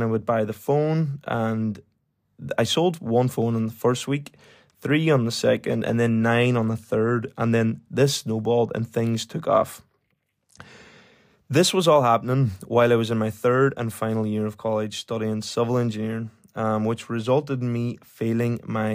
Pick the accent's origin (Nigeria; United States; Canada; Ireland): Ireland; Ulster; accent: Donegal; they didn't understand my Donegal accent.